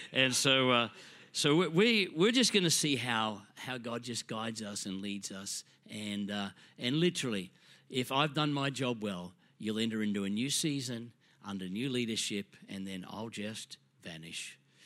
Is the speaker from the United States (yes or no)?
no; Ipswich, Queensland, Australia; I grew up in Ipswich and we're kind of rev heads